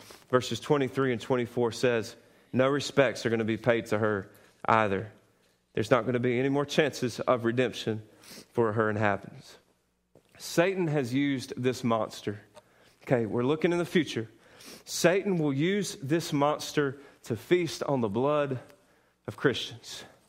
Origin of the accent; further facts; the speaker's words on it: United States; I love this country. I'm thankful that I'm an American.